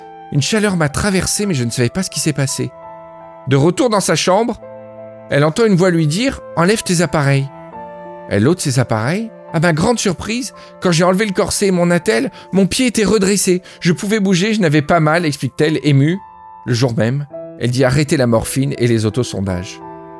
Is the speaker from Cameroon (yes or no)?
no; Cannes, Provence-Alpes-Côte d'Azur, France; Et maintenant, nous allons dans ma ville natale, à Cannes